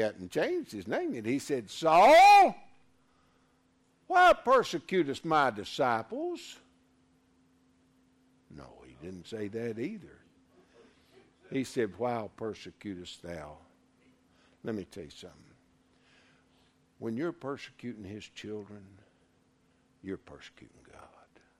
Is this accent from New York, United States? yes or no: no; Erwin, Tennessee, United States; I mean, I grew up in Irwin.